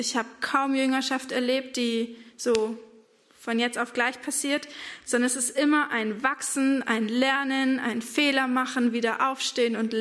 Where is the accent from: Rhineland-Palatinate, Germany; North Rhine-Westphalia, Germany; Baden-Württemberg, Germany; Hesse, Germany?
Baden-Württemberg, Germany; aber ich komme aus dem Schwarzwald